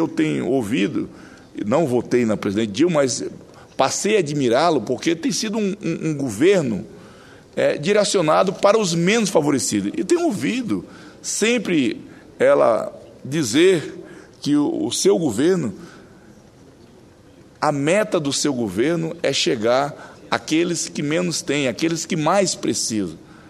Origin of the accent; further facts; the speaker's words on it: Acre, Brazil; a deputada Antônia Lúcia, que é também lá do meu estado, do estado Acre